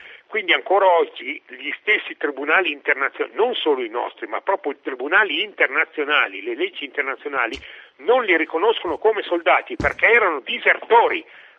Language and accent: Italian; Lombardy, Italy; born there; now in Trentino, Italy; persino per uno come me, che di Trentino ha solo praticamente l'adozione, cioè essendo io lombardo, quindi di nascita.